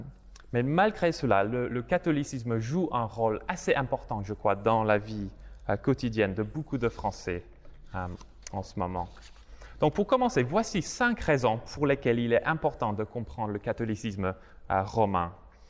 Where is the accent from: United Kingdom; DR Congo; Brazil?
United Kingdom; England; en tant qu'Anglais et en tant qu'Église comme Sainte-Hélène, une église qui fait partie de l'Église de l'Angleterre